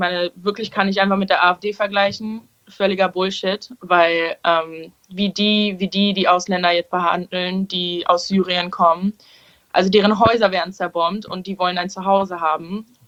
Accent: Berlin, Germany; ich bin in Schöneberg aufgewachsen und ich bin mit vielen Türken und Arabern aufgewachsen

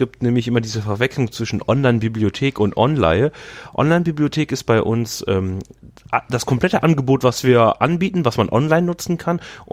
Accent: Düsseldorf, North Rhine-Westphalia, Germany; bin ja gebürtiger Düsseldorfer.

